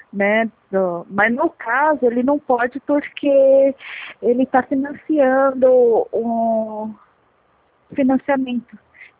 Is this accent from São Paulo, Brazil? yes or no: yes; São Paulo, Brazil; E eu sou de São Paulo.